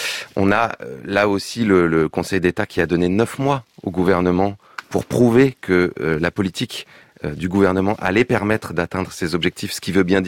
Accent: France

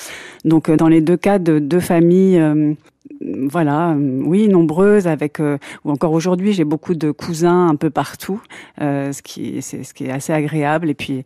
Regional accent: Boulogne-Billancourt, Île-de-France, France; born there; Oui, je suis née à Boulogne. En fait, je suis née dans une clinique à Boulogne-Billancourt, mais mes parents vivaient dans le 13e arrondissement.

